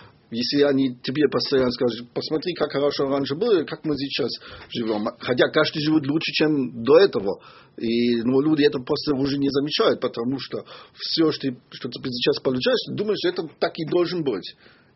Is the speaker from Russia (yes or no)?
no; East Germany, Germany; у нас нет в ГДР бы такой привязанности в партию